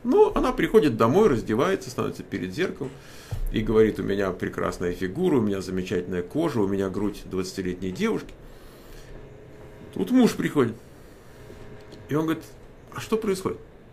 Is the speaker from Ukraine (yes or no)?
no; Moscow, Russia; Я же москвич. Я учился вот возле Кремля, там 57-я школа математическая, там рядом. У Пушкинского музея. Я как бы Москву так еще помню.